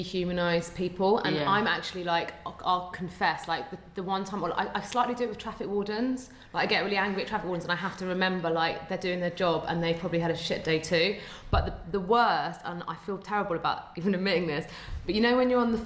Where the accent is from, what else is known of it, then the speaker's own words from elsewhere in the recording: United Kingdom; I'm so sorry. We're so British.